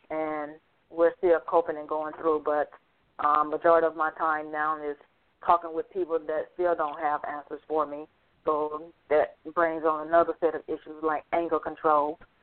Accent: Georgia, United States; because we're originally from Georgia. Our home record is Georgia.

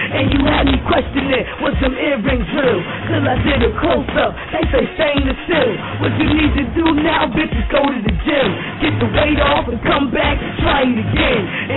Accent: New York City, New York, United States; now in Albany, United States; And I'm from, look, I'm from Hollis and I'm from Southside Jamaica. We don't do nothing but make rappers.

